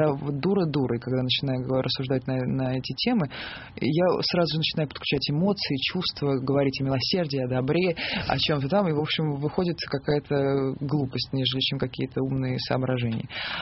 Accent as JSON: {"language": "Russian", "region": "Saint Petersburg", "country": "Russia", "lives_now": "Moscow, Russia", "said": "очень люблю Москву, я уже приняла этот город, здесь моя семья, здесь теперь мой дом тоже. Но по духу я, конечно, петербурженка, с этим ничего не сделать."}